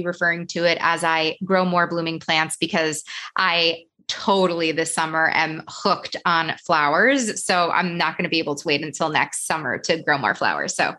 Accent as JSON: {"language": "English", "region": "New York", "country": "United States", "tie": "born or raised there", "said": "So I grew up in New York going to my grandparents' house in Queens"}